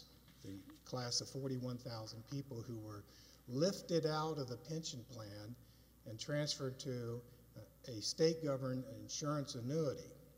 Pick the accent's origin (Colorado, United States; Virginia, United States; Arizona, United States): Colorado, United States; Denver; I'm from Denver